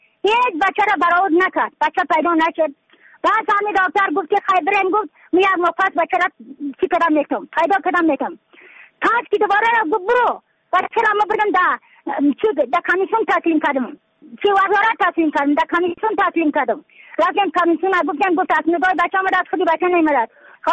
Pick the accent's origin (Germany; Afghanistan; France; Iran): Afghanistan; Badakhshan